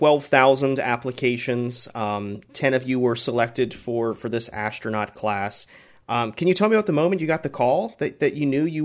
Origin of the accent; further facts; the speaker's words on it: Florida, United States; I grew up in Florida. I watched shuttle launches.